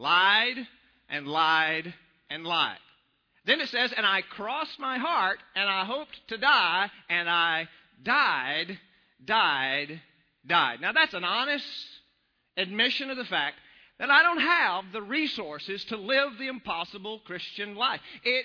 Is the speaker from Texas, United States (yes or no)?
yes; Texas, United States; I'm not tough enough, even though I am from West Texas.